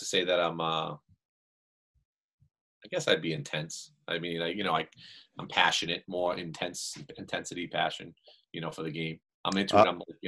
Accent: Boston, Massachusetts, United States; I grew up in Boston, so yeah.

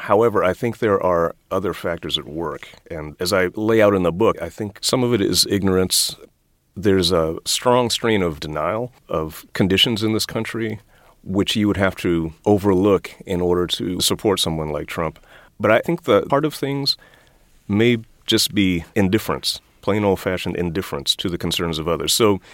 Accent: Washington, District of Columbia, United States; I grew up in Washington, D.C. in the 1960s and 1970s. I was born in 1963, and I grew up in an all-black community, and it was lower middle class.

